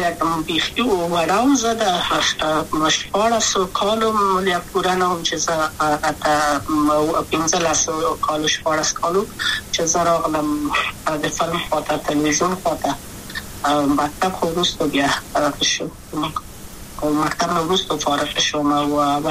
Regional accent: Kabul, Afghanistan; also born or lived in Wardak; زه خو اصلا د وردګو ولایت یم، د پلار مې د وردګو ولایت ته خلګان سره کې د لید کابل په تختپل سیمه کې یم، او لویا شویم کابل

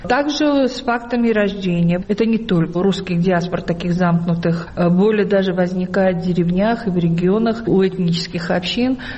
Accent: Tbilisi, Georgia; я когда говорила, что я из Тбилиси, что у нас особенный толерантный народ.

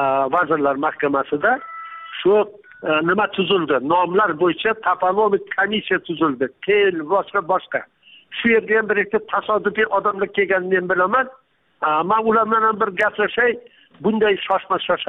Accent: Jizzakh, Jizzakh Region, Uzbekistan; moved away; Mirzacho'l 49-yinchi yilda biz ko'chib kelganmiz Jizzaxdan, tog'lar orasidan, go'zal vodiydan to'qaylarni ichiga Mirzacho'l degan joyga ko'chib kelganmiz.

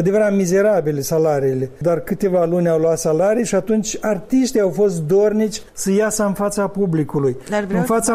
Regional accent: Cineșăuți, Rîșcani District, Moldova; Cum se zice în satul meu de Baștină Cinșăuți

